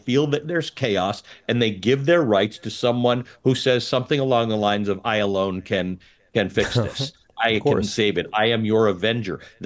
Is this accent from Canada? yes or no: yes; Canada; I wasn't white in a fairly white society, but that wasn't a major issue growing up in Canada.